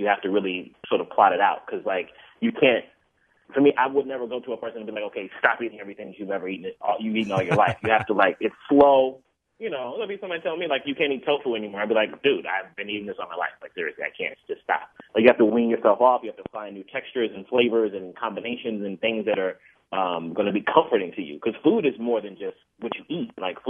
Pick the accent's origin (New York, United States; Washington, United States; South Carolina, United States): Washington, United States; Tacoma; born or raised there